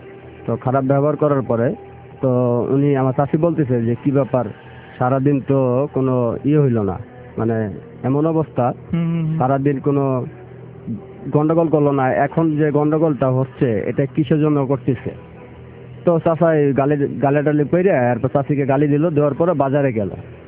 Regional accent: Chittagong, Chittagong Division, Bangladesh; Building contractor, Chittagong থেকে আসছি।

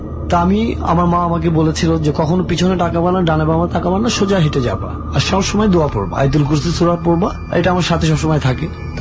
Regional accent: Dhaka, Dhaka Division, Bangladesh; আমার বাড়ি হলো হাজারীবাগ

